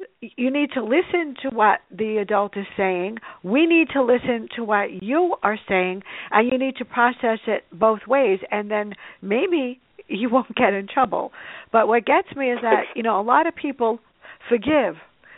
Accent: New York City, New York, United States; So growing up in the Bronx is definitely me

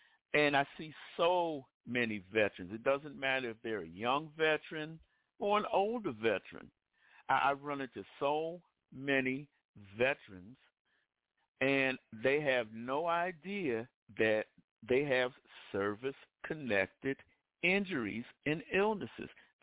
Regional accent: Maryland, United States; It is a pleasure to meet another person that's from Maryland. I'm actually from Maryland.

